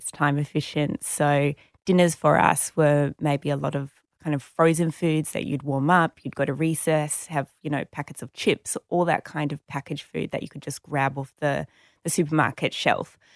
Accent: Sydney, New South Wales, Australia; I grew up in Sydney.

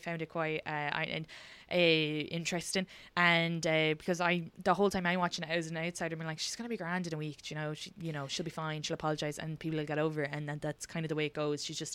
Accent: Ireland; because we're from Ireland, I don't think that's never part of the dialect

